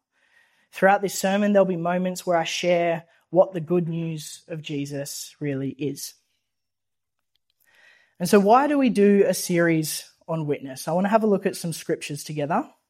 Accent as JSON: {"language": "English", "town": "Bathurst", "region": "New South Wales", "country": "Australia", "tie": "born or raised there", "lives_now": "Sydney, Australia", "said": "I grew up in Bathurst. I live in Sydney. My ancestry is pretty much multi-generational Australians"}